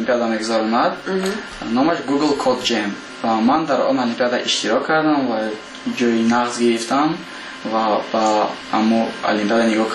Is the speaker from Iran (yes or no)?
no; Tajikistan; برای آنکه وطن خودم رو بالان بردارم و با وطن خودم یاردم دیم